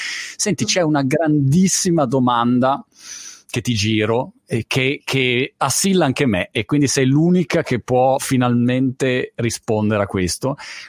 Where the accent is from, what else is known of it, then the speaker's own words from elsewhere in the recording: Milan, Lombardy, Italy; Io sono milanese piuttosto